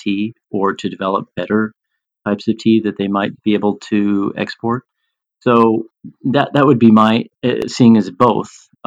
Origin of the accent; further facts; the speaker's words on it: United States; And so here I am as an American.